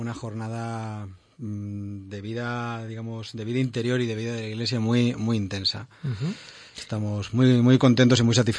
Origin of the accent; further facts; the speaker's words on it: Alcaraz, Castilla-La Mancha, Spain; Y me dio por oír misa en Peñascosa, en vez de bajar a mi pueblo, Alcaraz.